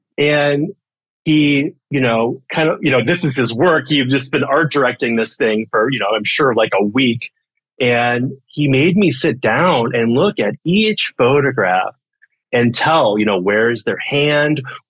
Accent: Texas, United States; I'm a native Texan. I grew up in Central Texas, kind of in a rural area outside of Austin

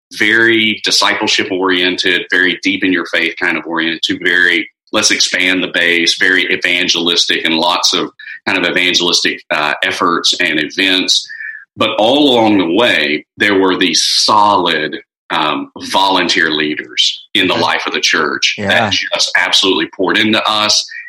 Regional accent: Birmingham, Alabama, United States; So I grew up in the Deep South in Birmingham, Alabama. You would never know that from my Southern drawl

